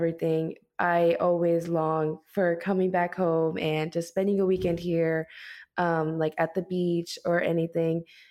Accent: Beaufort, South Carolina, United States; Well, I was born and raised in Beaufort, South Carolina. My family owns a small business here in Beaufort, South Carolina

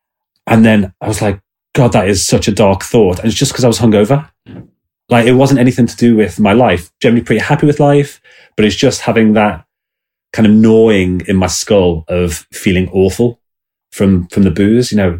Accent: Liverpool, North West England, United Kingdom; accent: Scouse; So I don't know if you can hear my accent, but I'm actually from Liverpool originally. I can feel myself going a bit more Scouse now that I'm thinking about it. And so growing up in Liverpool, Scousers love to party.

